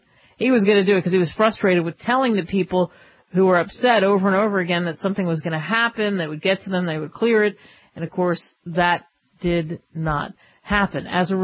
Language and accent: English; New Jersey, United States; I bet you when I was growing up in New Jersey, if we tried to cancel it, I think my friends would call me out